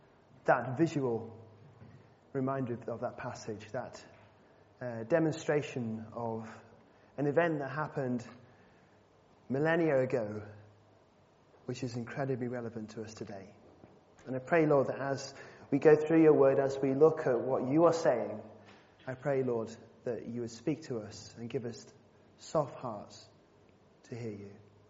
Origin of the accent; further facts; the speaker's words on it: Macclesfield, North West England, United Kingdom; accent: largely gone; My accent is largely gone, but I'm actually from the northwest. I come from Cheshire, in Macclesfield, on the edge of the Peak District.